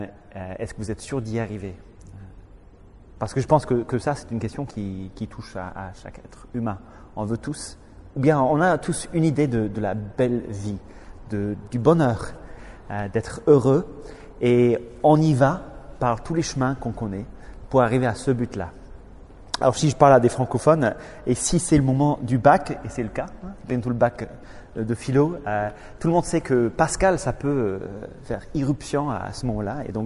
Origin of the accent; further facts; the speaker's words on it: Northern Ireland, United Kingdom; Alors, à l'origine, je suis Irlandais du Nord, donc de près de Belfast.